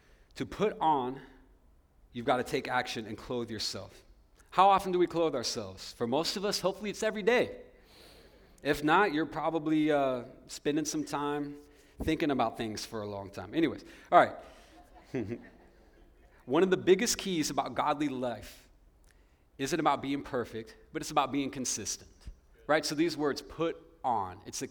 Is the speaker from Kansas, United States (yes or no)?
yes; Kansas, United States; because I'm from Kansas and I've been a lifelong Kansas sports fan